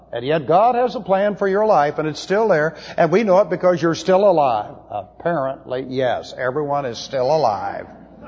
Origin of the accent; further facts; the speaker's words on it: California, United States; Now, I'm from California, but it doesn't stand for Zorro.